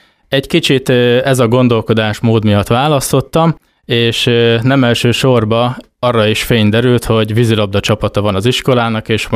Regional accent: Kiskunhalas, Bács-Kiskun, Hungary; én Kiskunhalason születésű vagyok, itt végeztem a Bibó István gimnáziumban

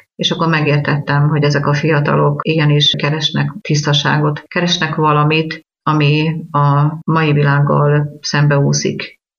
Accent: Hajdú-Bihar, Hungary; Egyszerű paraszti családból származok Debrecen mellől.

